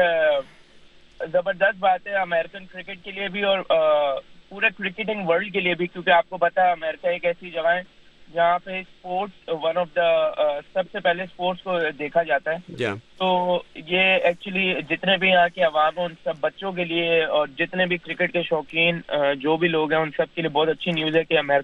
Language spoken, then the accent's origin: Urdu; Karachi, Sindh, Pakistan; now in Chicago, United States; میں پاکستان کراچی سے ہوں, اور میں اپنے شکاگو میں رہتا ہوں, اور یہاں سے اپنا یو ایس میں جو ہے 12 سال سے کرکٹ کھیل رہا ہوں.